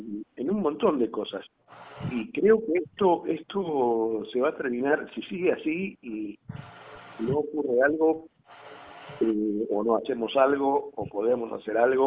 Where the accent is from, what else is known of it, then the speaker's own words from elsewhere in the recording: Mendoza, Argentina; que nosotros pensemos como porteños y no como mendocinos